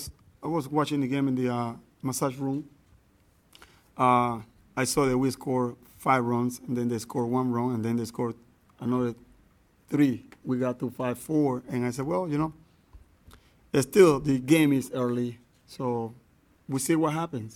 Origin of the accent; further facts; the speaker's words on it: Panama; English is a second language; Well, definitely my hometown in Panama, it had to be a party.